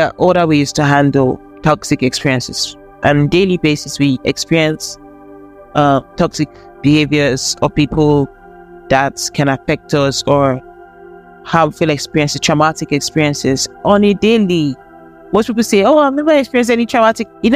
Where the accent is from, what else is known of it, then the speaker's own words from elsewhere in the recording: Nigeria; because I'm in Nigerian, so I want to talk about my country.